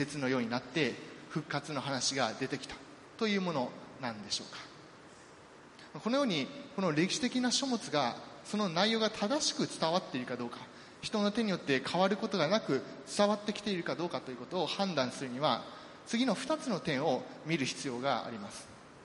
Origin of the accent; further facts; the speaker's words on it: Kansai, Japan; accent: Kansai; ツッコミというともうついつい関西弁が出てしまいますけれども